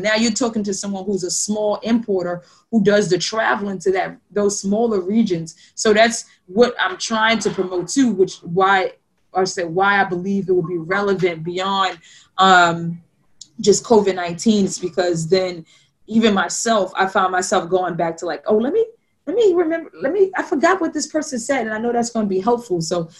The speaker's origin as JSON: {"language": "English", "town": "New York City", "region": "New York", "country": "United States", "tie": "born or raised there", "said": "There is some other, you know, I grew up in Harlem"}